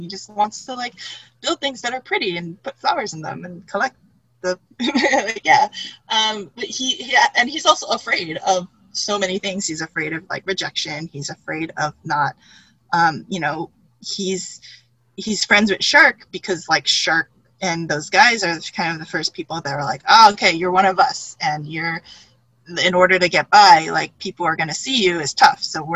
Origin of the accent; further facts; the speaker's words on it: Los Angeles, California, United States; I grew up in East LA where I set the book